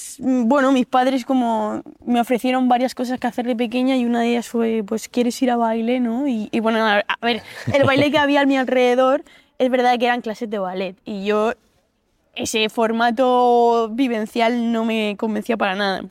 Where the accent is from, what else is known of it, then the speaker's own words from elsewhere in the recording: La Alberca, Region of Murcia, Spain; a una academia de baile de mi pueblo, de la Alberca, en Murcia